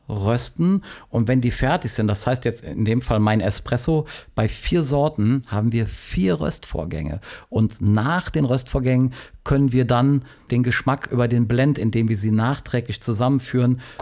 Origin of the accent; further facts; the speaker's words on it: Cologne, North Rhine-Westphalia, Germany; die Stadt Köln, also meine Heimatstadt hier, braucht 550 Tonnen im Monat